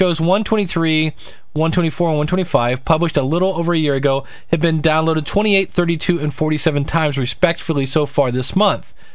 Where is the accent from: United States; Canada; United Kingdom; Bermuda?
United States; Because I'm an American.